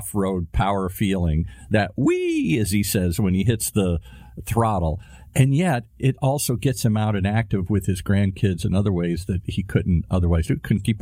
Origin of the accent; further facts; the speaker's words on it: Ireland; I'm an Irishman.